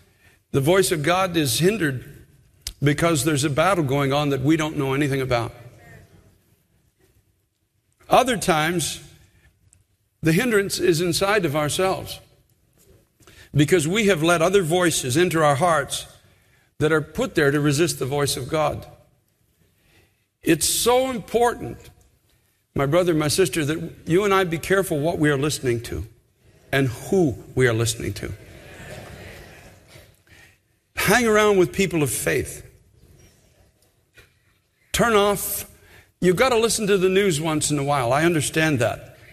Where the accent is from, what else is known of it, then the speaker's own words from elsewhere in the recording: Canada; I'm giving away my background as a Canadian.